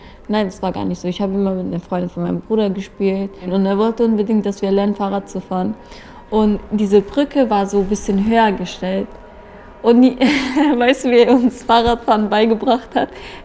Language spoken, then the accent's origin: German; Kabul, Afghanistan; German is a second language; also born or lived in Kandahar / Hamburg; now in Germany; Ich bin am 5.5. in Afghanistan, Kandahar geboren. Da kommen auch meine Eltern her. Wir sind aus Kandahar. Und da haben wir aber nicht gewohnt. Dann sind wir umgezogen wegen meinem Vater nach Kabul, Hauptstadt.